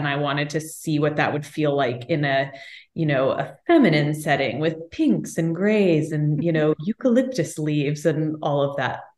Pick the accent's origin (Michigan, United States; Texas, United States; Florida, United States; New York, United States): Texas, United States; Austin; I got to go home and shoot it in my hometown of Austin, Texas